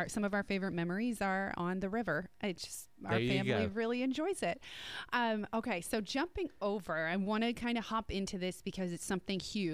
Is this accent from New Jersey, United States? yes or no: yes; New Jersey, United States; I'm from New Jersey.